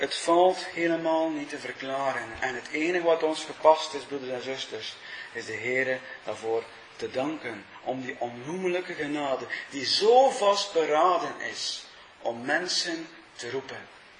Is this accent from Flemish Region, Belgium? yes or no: yes; Wevelgem, Flemish Region, Belgium; Ik herinner me uit mijn kindertijd bij ons in Wevelgem